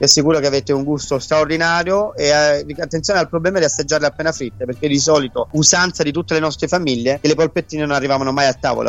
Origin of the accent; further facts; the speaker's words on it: Mesagne, Apulia, Italy; Per cui grazie per seguirmi a Mesagne, mia città natale, una cittadina straordinaria come tantissimi posti d'Italia